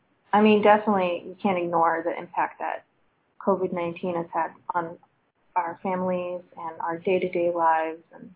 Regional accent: Virginia, United States; moved away as an adult; I am originally from Virginia, and then moved out here for graduate school, and then recently moved into South Park about a year ago

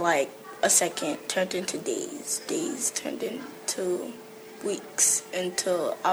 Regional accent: Brownsville, United States; Growing up in Brownsville, I'm not saying it was dangerous, but it wasn't perfectly safe

